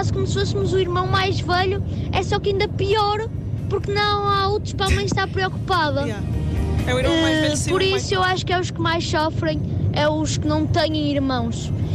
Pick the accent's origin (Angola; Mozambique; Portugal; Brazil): Portugal; Porto, Norte; eu sou do Porto, sou do Norte.